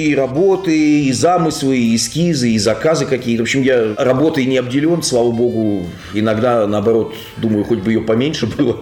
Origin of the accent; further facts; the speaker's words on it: Tyumen, Tyumen Oblast, Russia; born there; Вообще-то я родился в Сибири, в Тюмени. Но так получилось, что вот мои предки жили очень много лет, с 19 века, в городе Майкопе.